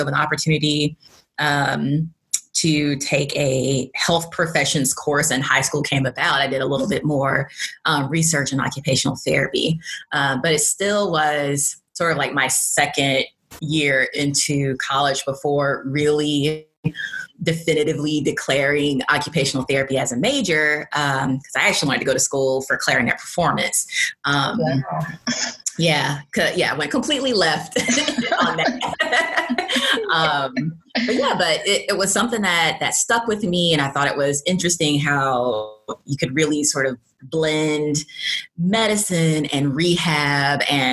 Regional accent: Monroe, Georgia, United States; So I am from Monroe, Georgia, which is a quiet rural community due east of Atlanta.

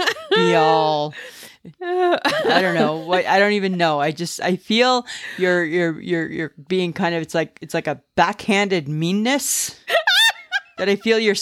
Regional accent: Ontario, Canada; I'm from Ontario, right? We don't eat puff wheat cake there. We eat Rice Krispie squares.

